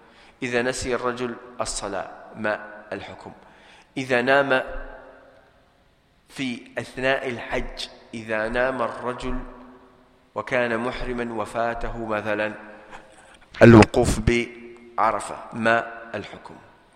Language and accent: Arabic; Sharjah, United Arab Emirates; من عندنا في الشارقة